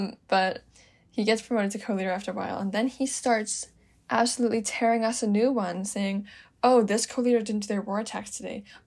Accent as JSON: {"language": "English", "country": "Canada", "said": "I joined a clan, Canada A, because I'm from Canada"}